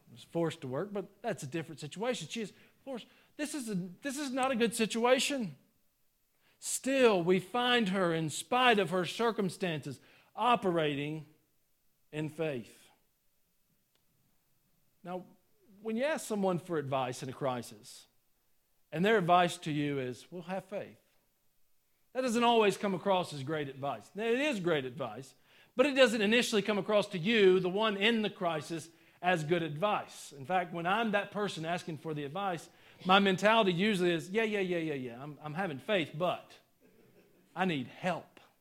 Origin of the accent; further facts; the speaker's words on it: United States; I've always been free. I'm an American.